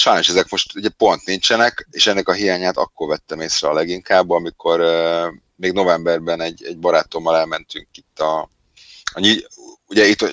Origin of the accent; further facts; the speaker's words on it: Hungary; itt igenis is nagyon-nagyon pozitív a ennek a megítélése, hogy igen, magyarok vagyunk.